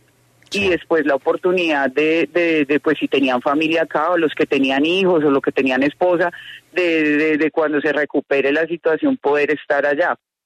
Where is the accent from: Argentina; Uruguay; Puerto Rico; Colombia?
Colombia; Leticia, Amazonas; Nosotros venimos de Leticia y aprendimos a hablar portugués por parte de mi abuela.